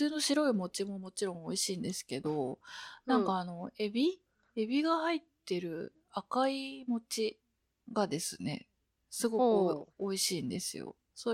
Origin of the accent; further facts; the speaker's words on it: Osaka, Japan; 地元大阪の黒門市場っていうところにある、